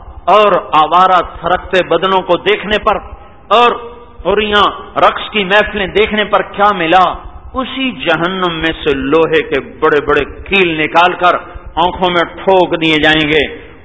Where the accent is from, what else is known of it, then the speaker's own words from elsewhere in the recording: Punjab, Pakistan; خانوال میرا ضلع ہے, اس کے قریب میرا گاؤں ہے